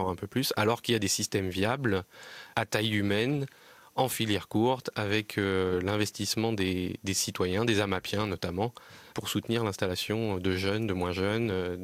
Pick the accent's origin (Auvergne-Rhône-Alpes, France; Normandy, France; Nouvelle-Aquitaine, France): Normandy, France; Oui, on peut citer aussi plus près de chez moi, puisque je suis originaire de Basse-Normandie.